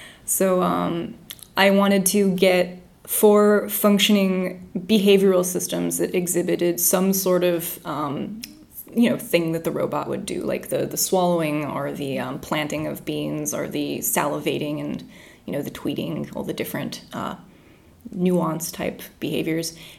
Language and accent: English; Las Vegas, Nevada, United States; I'm from Las Vegas, Nevada, and I am a kinetic artist who builds robots